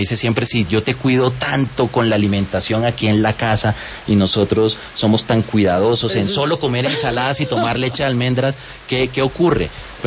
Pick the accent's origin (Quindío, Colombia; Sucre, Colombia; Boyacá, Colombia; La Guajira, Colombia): La Guajira, Colombia; Riohacha; born there; Yo soy de provincia, orgullosamente colombiano. Yo nací en La Guajira, yo nací en Riohacha.